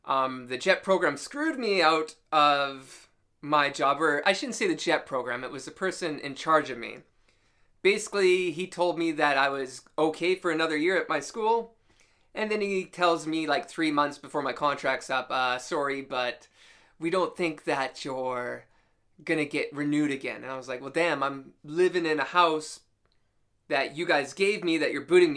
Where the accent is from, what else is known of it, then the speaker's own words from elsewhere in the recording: Canada; And as a Canadian, damn, did he school me.